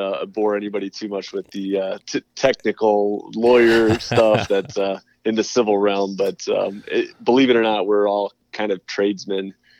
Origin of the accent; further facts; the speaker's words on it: Phoenix, Arizona, United States; also born or lived in Ohio; But I grew up in Phoenix, Arizona, went to Ohio for school, started my practice out there as a 1099 contractor attorney.